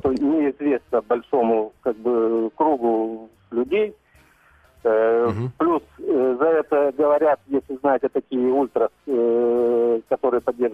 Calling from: Dnipro, Dnipropetrovsk Oblast, Ukraine; Днепропетровск.

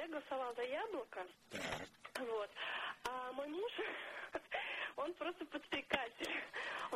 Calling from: Moscow Oblast, Russia; Вы знаете, я вот из Подмосковья

